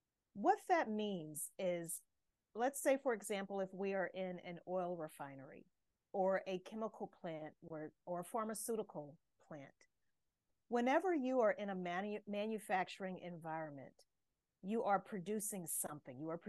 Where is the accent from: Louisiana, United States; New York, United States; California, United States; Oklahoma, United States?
Louisiana, United States; I'm from the States, so I grew up in the state of Louisiana